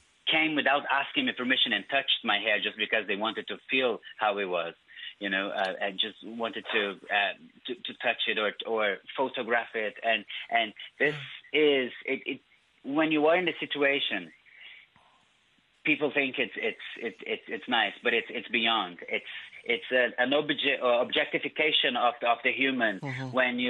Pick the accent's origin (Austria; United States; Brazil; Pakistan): Brazil; And I come from Brazil, you know